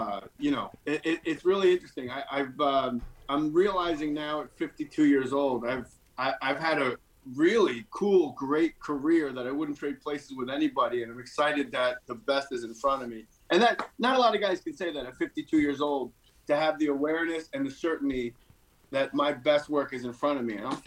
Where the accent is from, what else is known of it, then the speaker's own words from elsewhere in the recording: East Coast, United States; Yeah. I mean, East Coast. I'm glad I grew up on the East Coast. You know, I'm out here in California where people stab you in the back.